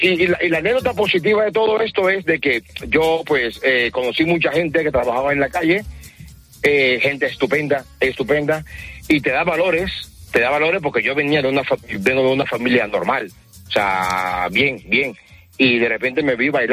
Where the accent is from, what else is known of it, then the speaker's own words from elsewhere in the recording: Colombia; now in Spain; Yo soy de Colombia y vivo en Cataluña hace 25 años.